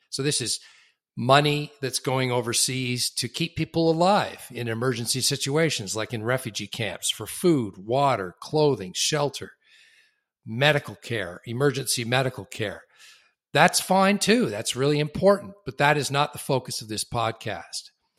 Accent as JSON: {"language": "English", "country": "Canada", "said": "despite the fact that I'm Canadian"}